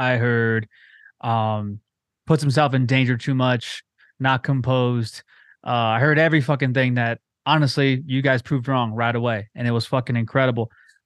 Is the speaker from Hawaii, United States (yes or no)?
no; La Mirada, California, United States; He's actually down the street from where I grew up in La Mirada.